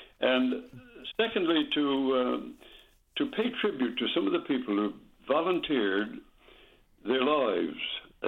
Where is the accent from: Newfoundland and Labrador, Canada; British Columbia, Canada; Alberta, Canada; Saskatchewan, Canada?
Newfoundland and Labrador, Canada; Fogo; Growing up in Fogo, on Fogo Island in the 1930s and 40s